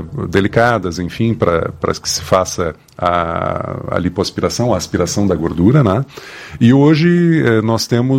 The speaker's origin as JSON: {"language": "Portuguese", "region": "Rio Grande do Sul", "country": "Brazil", "said": "Nós somos de uma região, nós somos gaúchos, tomamos bastante chimarrão"}